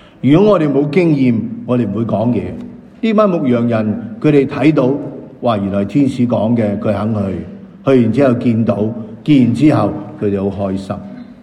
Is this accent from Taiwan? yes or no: no; China; 我们中国人说呢，对一件事上心，在发生在他身边的事呢，他不是轻轻让他流过，他记住在心里头。